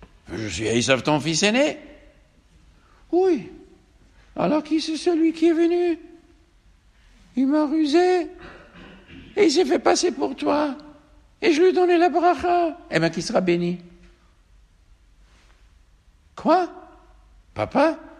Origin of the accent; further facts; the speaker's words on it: Tunisia; comme on dit chez nous au Tunisien